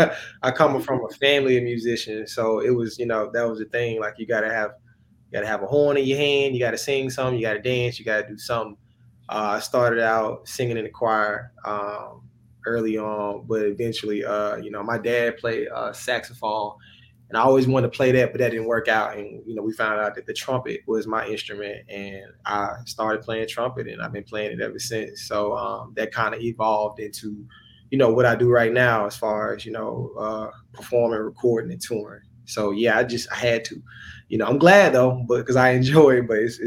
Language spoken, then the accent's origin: English; Jackson, Mississippi, United States; My hometown is Jackson, Mississippi. That is the capital of Mississippi for the people who don't know. And I still reside in Mississippi.